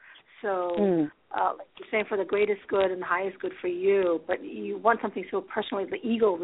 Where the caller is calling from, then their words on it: Chantilly, Virginia, United States; I'm calling from Chantilly in Virginia.